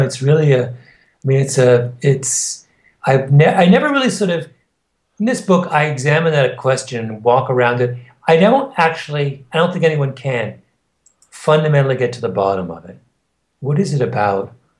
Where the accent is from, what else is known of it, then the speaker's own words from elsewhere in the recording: Canada; And I say that as a Canadian, so I'm biased in this matter.